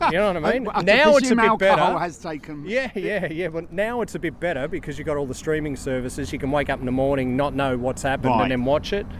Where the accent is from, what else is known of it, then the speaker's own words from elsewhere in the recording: Melbourne, Victoria, Australia; Melbourne. Australia, yeah.